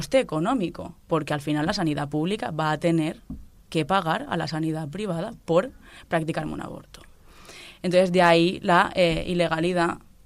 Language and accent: Spanish; Alicante, Valencian Community, Spain; Si yo, que soy de Alicante, quiero abortar